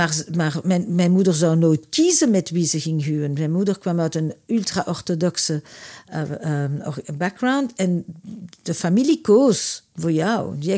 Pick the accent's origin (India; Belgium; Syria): Belgium; Antwerp, Flanders; now in Brussels, Belgium; nu zit ik in Brussel, maar ik kom uit Antwerpen.